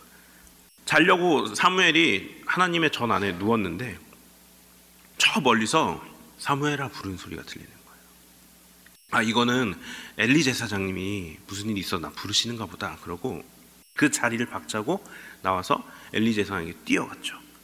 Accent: Seogwipo, Jeju, South Korea; now in New Jersey, United States; 저는 대한민국 제주도에서 왔습니다. 네, 서귀포 제일 남단 한 가운데에서 왔어요.

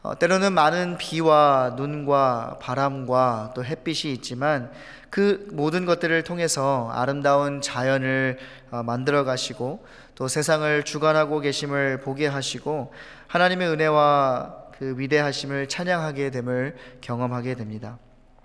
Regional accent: New York, United States; 저는 초등학교 때 미국으로 부모님과 이민을 와서 쭉 뉴욕에서 자라면서 초중고를 졸업하고 또 대학교도 직장도 신학교도 모두 동부에서 다니며 살아왔습니다.

